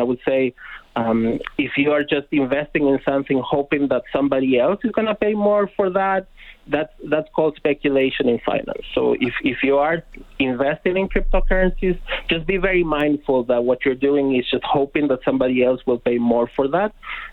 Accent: Argentina; I'm originally from Argentina

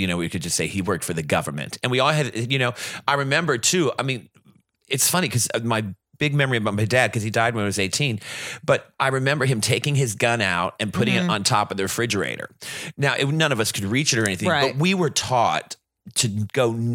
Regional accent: Louisiana, United States; Natchitoches, Louisiana is where I went to school. But I grew up all over Louisiana.

